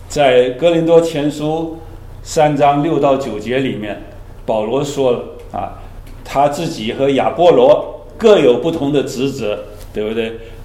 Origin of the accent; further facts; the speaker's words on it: China; 我们中国人说兵凶战危啊